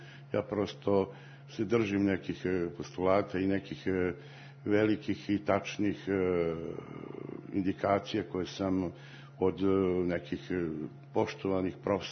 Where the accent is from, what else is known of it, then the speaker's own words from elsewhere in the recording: Kruševac, Rasina District, Serbia; born there; Rođen sam u Kruševcu, u gradu, jel, u jednoj prestonici od oca, a to je blagoslov, zaista smatram, a već 40 godina živim u drugoj prestonici od sina, odnosno despota Stefana.